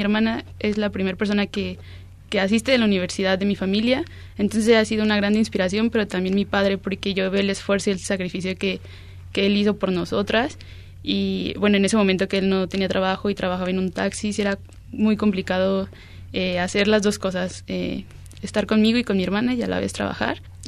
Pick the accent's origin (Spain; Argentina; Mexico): Mexico; Mexico City; Bueno, yo soy de la Ciudad de México